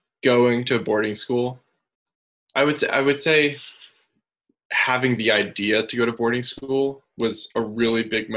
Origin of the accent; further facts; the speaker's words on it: Queenstown, Maryland, United States; I'm from Queenstown, Maryland.